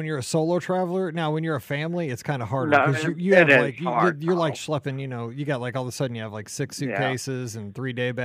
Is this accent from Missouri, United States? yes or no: yes; Missouri, United States; Like, I'm from Missouri.